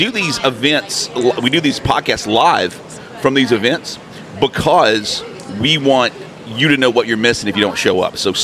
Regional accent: Bessemer, Alabama, United States; When I was a kid, I grew up in Bessemer, Hueytown, kind of the West Side.

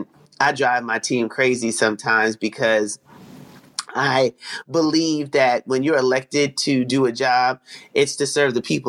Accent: Jamaica; because yes, I am Jamaican.

